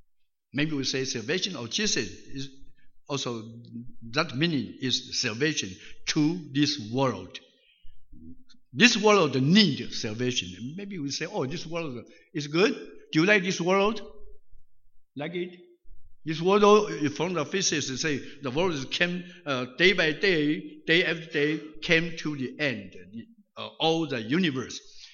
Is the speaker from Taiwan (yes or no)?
yes; Taiwan; I returned to Taiwan, my hometown, there to preach gospel.